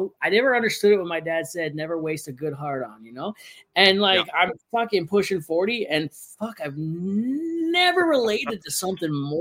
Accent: Ontario, Canada; I grew up in Ontario

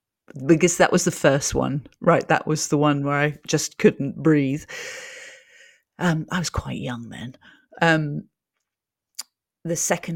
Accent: New York, United States; born there; I was born in New York and my parents lived there for 12 years. So we're very attached to it as a city.

